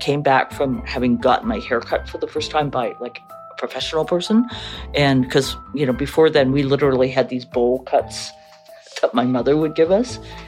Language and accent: English; Edmonton, Alberta, Canada; accent: Scottish; also born or lived in Scotland; we moved from Edinburgh, Scotland to Edmonton, Alberta. I was born in Canada, but we moved to Scotland when I was four. And when I came back, it was really, really difficult culture shock because I was going from a girls' school to a co-ed school, and I had a very strong Scottish accent.